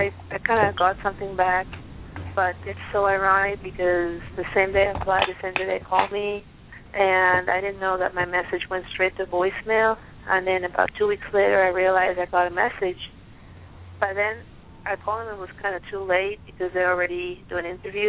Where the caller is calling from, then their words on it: Pennsylvania, United States; Correct. I'm calling from Pennsylvania.